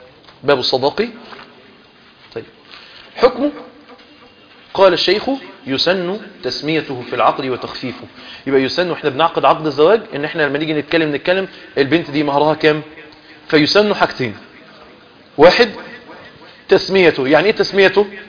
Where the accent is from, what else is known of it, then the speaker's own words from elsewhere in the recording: Egypt; ومن صور الصورة الشائعة بقى عندنا في مصر كلنا اللي هي بعضهم مؤجل وبعضهم معجل